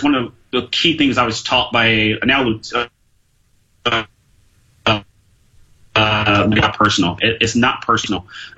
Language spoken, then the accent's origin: English; San Diego, California, United States; also born or lived in Indiana; now in Arizona, United States; I was born in Indiana, and I grew up in San Diego, and I'm a Arizona transplant, like a lot of us out here.